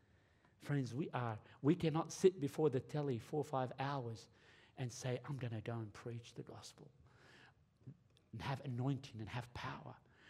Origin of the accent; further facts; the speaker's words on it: Australia; I grew up in Australia, just in case you think, man, this is just in Lebanon.